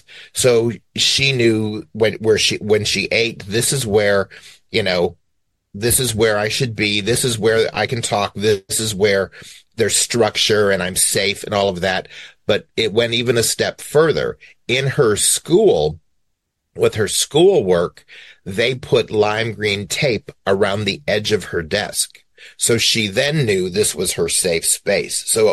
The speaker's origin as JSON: {"language": "English", "town": "Cleveland", "region": "Ohio", "country": "United States", "said": "I'm from Cleveland, Ohio. How many boys dance in Cleveland, Ohio?"}